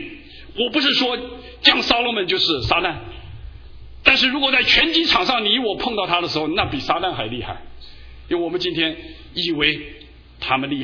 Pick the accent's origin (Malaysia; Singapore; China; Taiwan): China; 我们中国人马上给自己说我好汉了